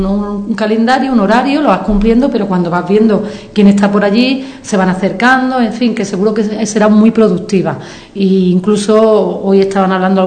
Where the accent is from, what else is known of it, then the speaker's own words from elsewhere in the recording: Priego de Córdoba, Andalusia, Spain; nosotros somos de la subbética de Priego